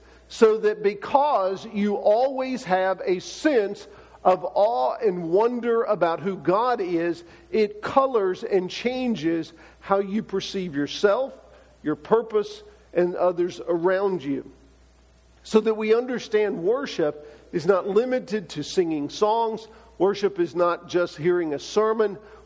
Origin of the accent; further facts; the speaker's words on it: Texas, United States; I think it's something I picked up from growing up in Texas.